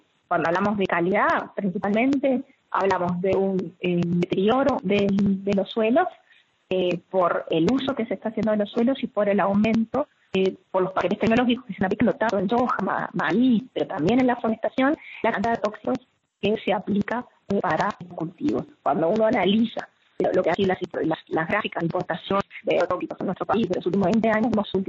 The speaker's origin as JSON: {"language": "Spanish", "country": "Uruguay", "said": "Como uruguayos colocamos en la Constitución de la República"}